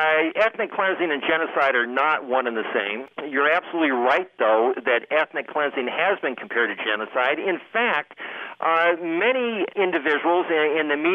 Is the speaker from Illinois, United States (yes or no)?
no; California, United States; I was raised in California. I decided to move to San Francisco.